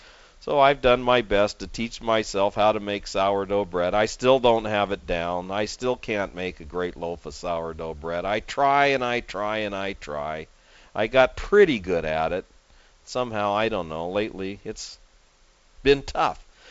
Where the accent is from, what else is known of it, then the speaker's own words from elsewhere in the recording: West Coast, United States; I live on the West Coast. I grew up on the West Coast.